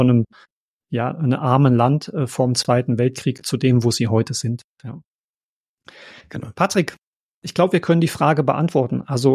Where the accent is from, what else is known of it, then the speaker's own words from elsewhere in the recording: Germany; Ich sage jetzt als Deutscher, der Schweizer sieht auch das Problem